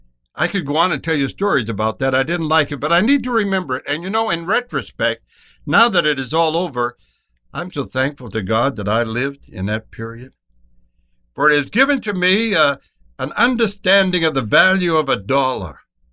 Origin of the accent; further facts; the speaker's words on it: United States; Yeah, and I am an American, and I am free